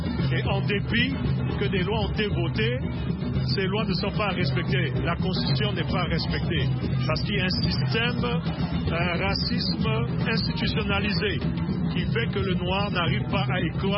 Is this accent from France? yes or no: no; Central African Republic; je suis de la République centrafricaine.